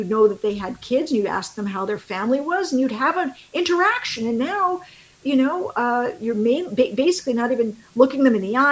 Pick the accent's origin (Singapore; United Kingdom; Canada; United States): Canada; I'm from Canada originally, and we obviously have guns in Canada, but we don't have this kind of problem.